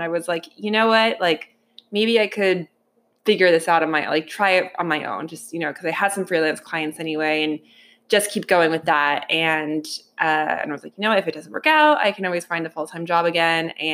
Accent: New Jersey, United States; I'm from New Jersey.

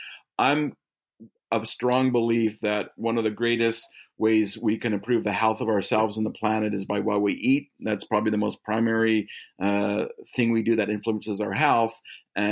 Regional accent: Canada; I am a Canadian and came up in the cannabis industry in Canada.

